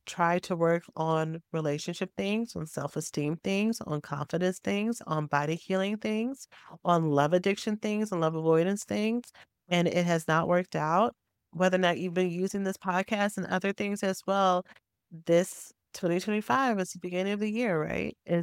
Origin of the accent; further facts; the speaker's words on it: Houston, Texas, United States; But I was born and raised in Houston, Texas. It was everything that I knew.